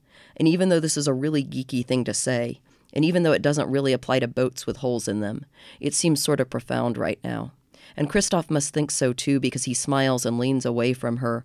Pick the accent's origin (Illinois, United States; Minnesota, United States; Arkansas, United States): Arkansas, United States; I actually saw those two elements together a lot growing up in the Ozark Mountains of Arkansas